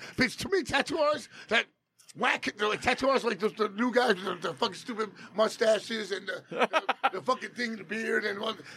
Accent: Jackson Heights, New York, United States; I went to Junior High School 10, and I was like, I'm from Jackson Heights

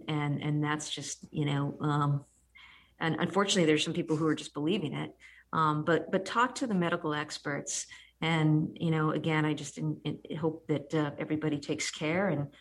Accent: New Hampshire, United States; born or raised there

